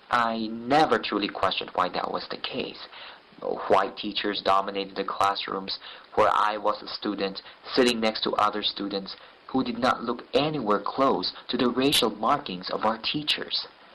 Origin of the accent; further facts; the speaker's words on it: Philippines; now in United States; growing up in the Philippines, I always thought of the U.S.